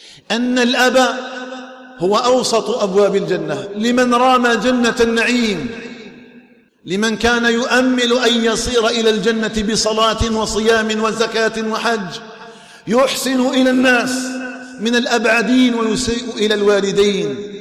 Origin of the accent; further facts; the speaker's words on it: Algeria; اللهم اجعل بلدنا الجزائر آمنا مطمئنا